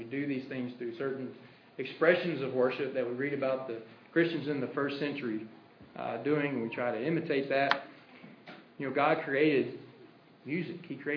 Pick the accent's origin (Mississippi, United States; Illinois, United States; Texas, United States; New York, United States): Mississippi, United States; I think about the congregation I grew up in South Mississippi. We had about 25 to 30 people.